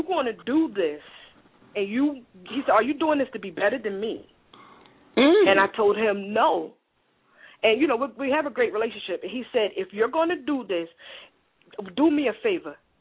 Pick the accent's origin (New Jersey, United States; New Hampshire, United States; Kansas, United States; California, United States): New Jersey, United States; I'm from Jersey, so we aggressive identified as opposed to stud identified.